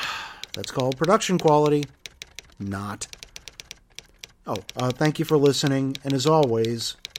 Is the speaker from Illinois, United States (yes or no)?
yes; Chicago, Illinois, United States; I remember going to the planetarium when I was growing up in Chicago.